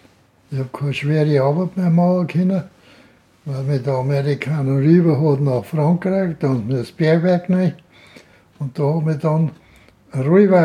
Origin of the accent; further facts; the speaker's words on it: Höslwang, Bavaria, Germany; Und aufgewachsen bin ich in Höselwang, auf dem Bauernhof dann, weil sie da hingeheiratet hat.